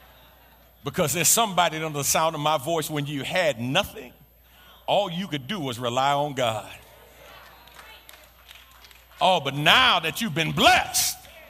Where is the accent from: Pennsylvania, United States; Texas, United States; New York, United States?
New York, United States; New York City; I grew up in the Jacob Riis Housing Projects, 465 East 10th Street, apartment 13H. Lower East Side of Manhattan